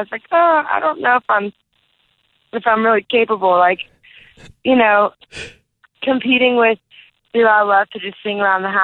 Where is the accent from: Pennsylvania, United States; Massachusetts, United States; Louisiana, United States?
Louisiana, United States; accent: Cajun; I'm from South Louisiana, so I can turn on that Cajun accent pretty thick.